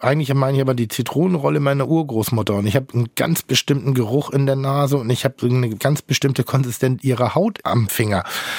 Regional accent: Schleswig-Holstein, Germany; now in Hamburg, Germany; Grundsätzlich ist meine Heimat Norddeutschland. Ich bin in Schleswig-Holstein geboren und groß geworden und bin dann nach Hamburg gezogen und ich bin, glaube ich, auch eine gesunde Mischung aus beiden.

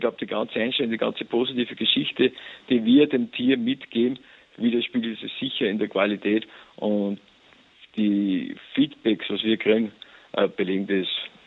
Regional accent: Austria; Ja, bei uns in Österreich, wir haben sehr klein strukturierte Landwirtschaft.

